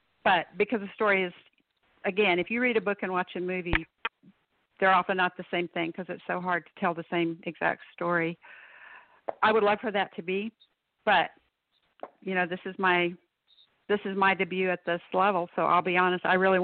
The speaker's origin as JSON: {"language": "English", "region": "Texas", "country": "United States", "said": "So having been to Europe a couple of times, It's always interesting when I say I'm from Texas, how excited people get, because Texas has kind of its own mystique."}